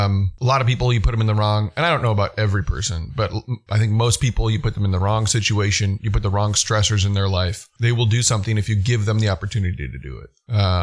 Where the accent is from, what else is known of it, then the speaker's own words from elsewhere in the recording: Decorah, Iowa, United States; Because I grew up in Decorah. It's about as far away from Des Moines as you can get in Iowa.